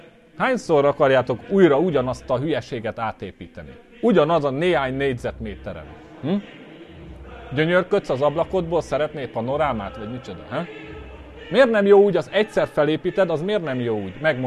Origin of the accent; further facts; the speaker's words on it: Kecskemét, Bács-Kiskun, Hungary; annak előre kecskeméti vagyok, tehetséggel sem találkoztam itt Kecskeméten